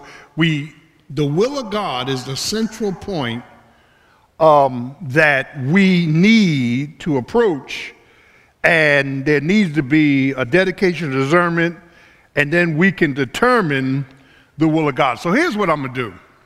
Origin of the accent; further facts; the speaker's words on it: Philadelphia, Pennsylvania, United States; You know, growing up in South Philly, had a little girl say, quit, I ain't need no closure.